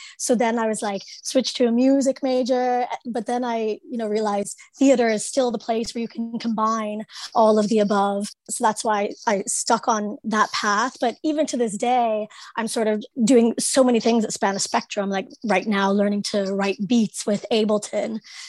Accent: Ohio, United States; Yeah, I'm from Southern Ohio. People always say, oh, you still have your accent.

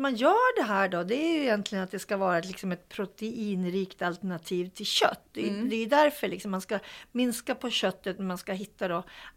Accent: Norrland, Sweden; Jag kom från Norrland.

